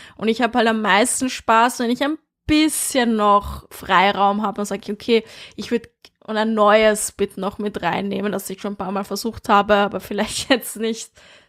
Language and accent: German; Vienna, Austria; now in Berlin, Germany; Ich bin in Wien aufgewachsen, im 22. Und, aber dort sind halt auch viele Ausländer, also es gibt auch viele Asiaten und so.